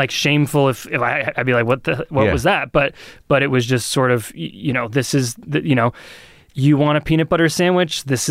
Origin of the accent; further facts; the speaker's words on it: Lee, New Hampshire, United States; now in Portsmouth, United States; I grew up in Lee, which is of little distinction, but I'm living like in a town called Portsmouth that's like nice.